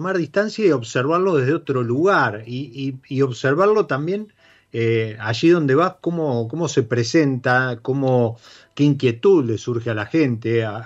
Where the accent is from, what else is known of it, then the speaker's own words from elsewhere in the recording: Argentina; ¿Hoy tenemos una identidad como argentinos en la cocina?